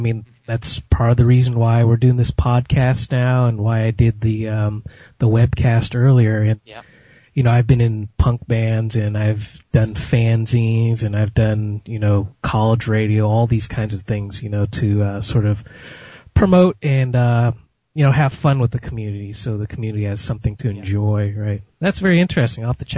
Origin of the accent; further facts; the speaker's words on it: San Francisco, California, United States; being that I'm from San Francisco, the local stations would, play this movie a lot.